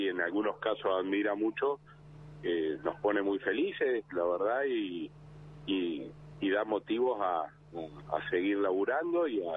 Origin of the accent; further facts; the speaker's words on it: Balcarce, Buenos Aires Province, Argentina; born there; now in Bahía Blanca, Argentina; Yo nací en Balcarce y viví muchísimos años en Buenos Aires. Hasta hace 10, 11 años que nos vinimos a vivir acá.